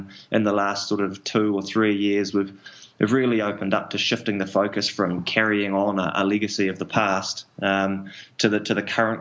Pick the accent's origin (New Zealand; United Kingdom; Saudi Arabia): New Zealand; growing up in New Zealand, rugby's a big one